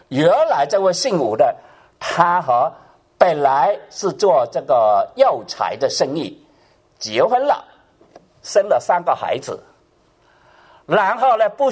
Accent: Hong Kong; 你去香港的人都知道哈，我香港人，因为我是香港啊

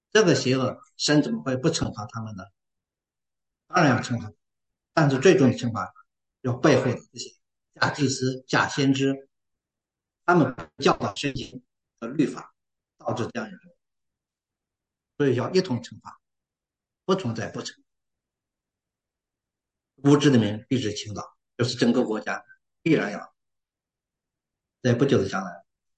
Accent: China; 这是我们中国人的特点，太内敛了

